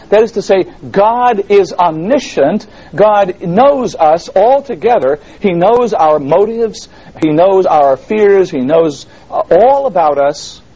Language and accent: English; Boston, Massachusetts, United States; one of the best con artists on the block in the neighborhood where I lived, in the slum areas where I grew up in Boston.